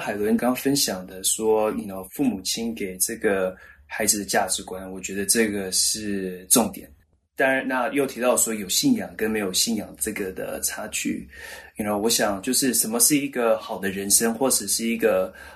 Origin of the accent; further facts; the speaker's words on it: Vancouver, British Columbia, Canada; 因为我毕竟在这个温哥华长大，就是受到的这样的一个真的比较西方的或者是北美的这样的一个影响。